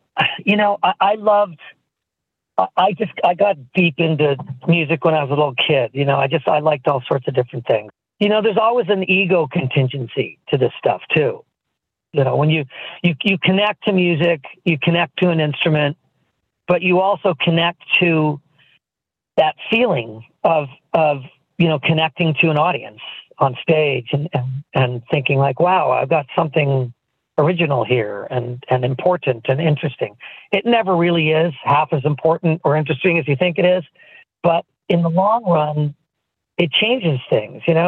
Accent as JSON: {"language": "English", "town": "Fullerton", "region": "California", "country": "United States", "said": "Well, I'm from Fullerton originally, just south of LA. Little town in Orange County."}